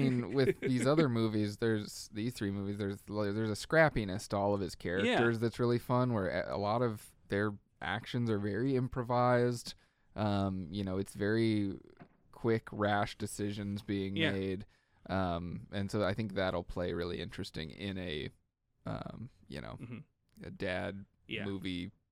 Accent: United States; We're American.

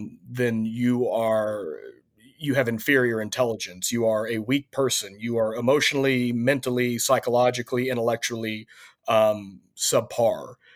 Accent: Missouri, United States; And so what kind of started as unbelief growing up in Missouri really transitioned from just almost an agnostic

